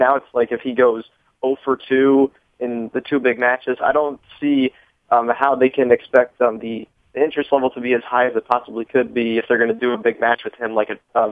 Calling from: Orange, Connecticut, United States; calling from Orange, Connecticut.

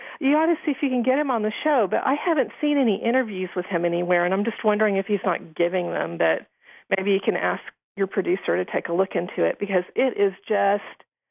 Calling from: Texas, United States; calling from Texas.

